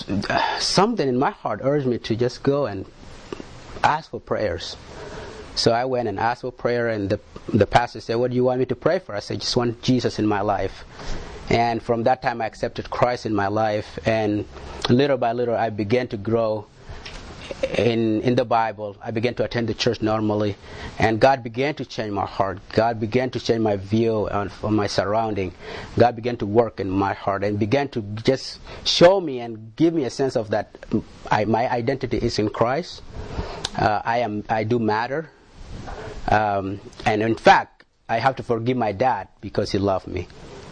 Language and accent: English; South Sudan; moved away; So I was born in South Sudan in 1982.